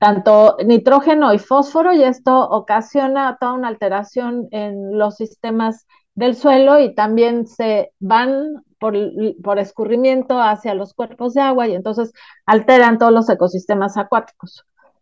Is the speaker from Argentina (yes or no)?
no; Mexico; si como mexicanos nos decimos ya no voy a comer carne de res